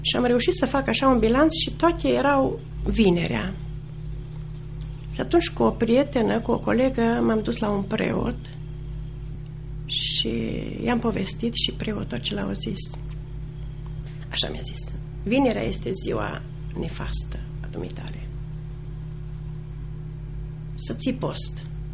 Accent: Zalău, Sălaj County, Romania; am 59 de ani, sunt din Zalău, pensionară și m-am născut într-o familie de creștini ortodoxi.

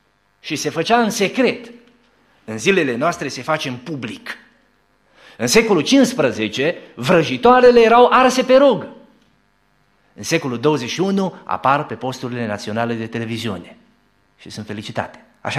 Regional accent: Romania; Noi, ca români, în 1991, mirosim și noi aburii acestei libertăți

